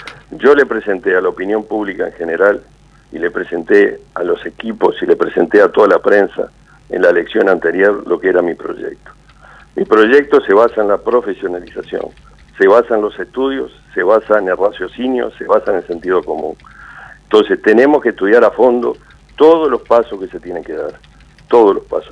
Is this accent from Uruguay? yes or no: yes; Uruguay; un hincha más, como tantos uruguayos